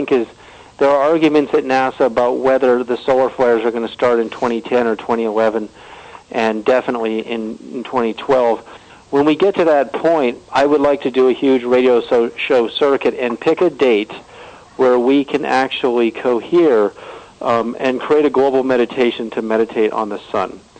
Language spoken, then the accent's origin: English; Alberta, Canada; born there; And I was born in Alberta.